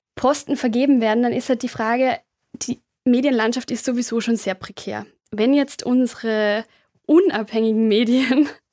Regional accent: Upper Austria, Austria; ich bin am Land in Oberösterreich aufgewachsen.

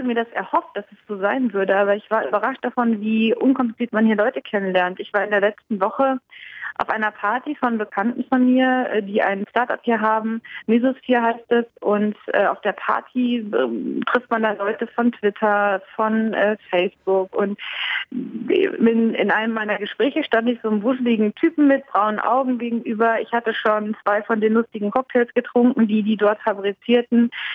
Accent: Germany; now in San Francisco, United States; Ich komme aus Deutschland

